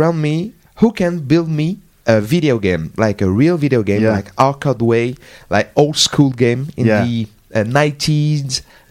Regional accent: Paris, Île-de-France, France; English is a second language; I grew up in the Paris area.

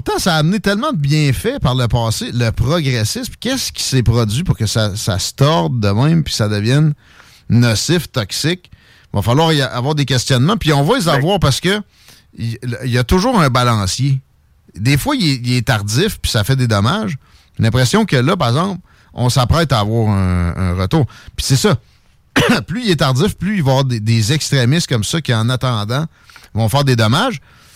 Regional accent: Quebec, Canada; Je peux pas dire que je suis juste Québécois. Ça fait que je suis Canadien-Français.

